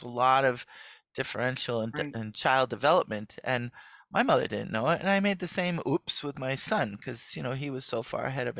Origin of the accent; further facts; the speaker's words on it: Poughkeepsie, New York, United States; born there; Welcome to the club because I was born in Poughkeepsie.